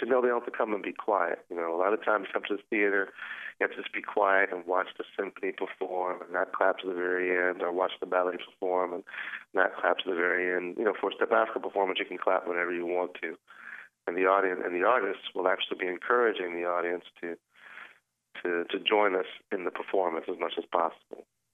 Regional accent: Houston, Texas, United States; I'm from Texas originally, so we just did a great show for about 8,000 people in Houston, Texas, which is my hometown.

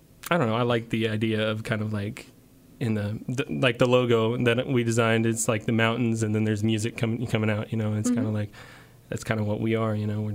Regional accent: Arkansas, United States; we grew up on the Buffalo National River, which is the first national river.

